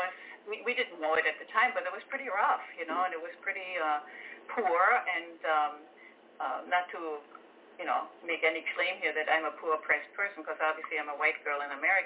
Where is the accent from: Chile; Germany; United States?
Germany; Berlin; moved away; I grew up in post-war Germany, in Berlin, you know, which had been completely bombed out.